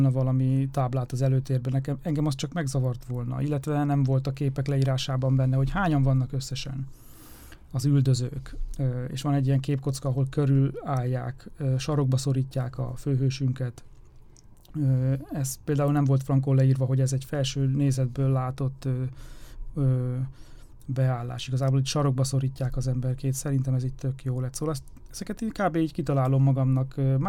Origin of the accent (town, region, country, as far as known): Szombathely, Vas, Hungary